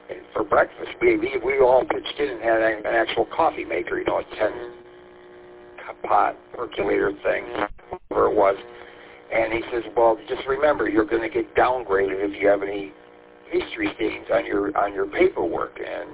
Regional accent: St. Clair Shores, Michigan, United States; My hometown of St. Clair Shores, there used to be a place right off of 11 and a harbor across from Nino's called Variety Donuts.

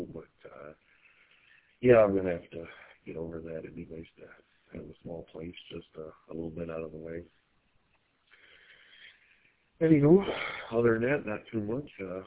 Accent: Cadillac, Michigan, United States; now in Linden, United States; And, I'm originally from the Cadillac area, did fire an EMS up there, and they shut down the EMS, moved down here with family in Linden

